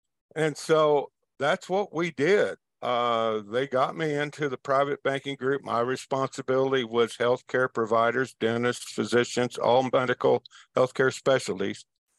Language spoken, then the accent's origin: English; Missouri, United States; I grew up in Central Missouri as the son of a dentist, and we spent a lot of time as I grew up with other healthcare provider families.